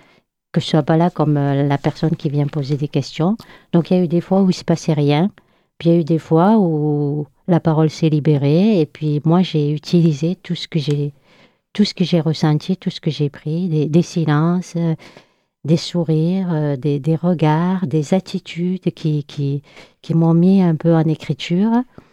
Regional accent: France; born there; moi, je suis née en France, que j'ai découvert l'Algérie à 50 ans.

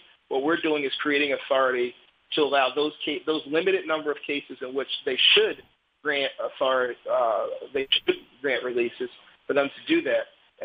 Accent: Philadelphia, Pennsylvania, United States; I'm from North Philadelphia. We're no stranger to victims.

